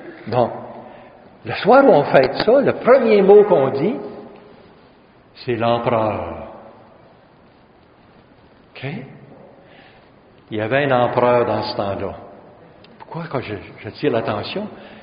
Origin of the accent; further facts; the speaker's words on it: Ontario, Canada; D'ici au Québec, moi je viens de l'Ontario.